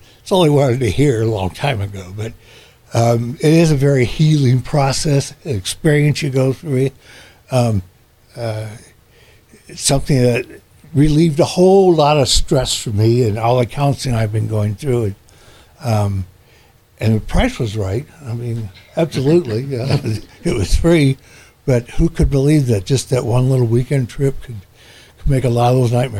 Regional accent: Anaheim, California, United States; I grew up in Anaheim, California, which is Disneyland.

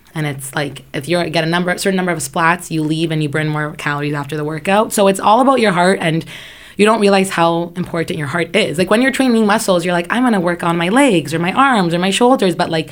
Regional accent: Woodbridge, Ontario, Canada; now in Bolton, Canada; I grew up in Vaughan, in Woodbridge, actually. And then just 2 years ago, I moved to Bolton. And it was like a little bit of a smaller community.

